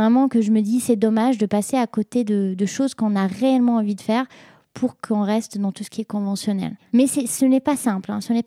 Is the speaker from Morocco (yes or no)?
yes; Morocco; moved away as an adult; now in France; Moi, j'ai quitté le Maroc, j'ai fait ma mécasse préparatoire aux grandes écoles d'ingé au Maroc. Je suis arrivée ici